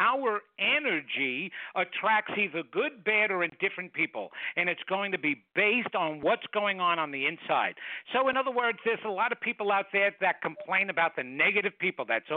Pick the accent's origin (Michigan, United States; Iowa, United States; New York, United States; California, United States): New York, United States; accent: New York; Well, obviously, Dolly, I'm not originally from here, and I thought I got rid of my New York accent. I guess I didn't, huh?